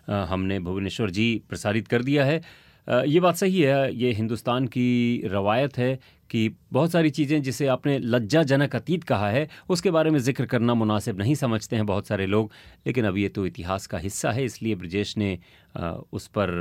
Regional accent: India; first language Hindi; हिंदी मेरी मातृभाषा है और हिंदी में ही सोचता हूँ, लिखता हूँ

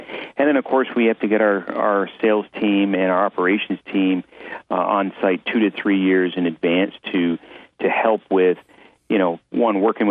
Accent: New York, United States; And as you know, I'm from New York and do our part here at Malone Golf Club

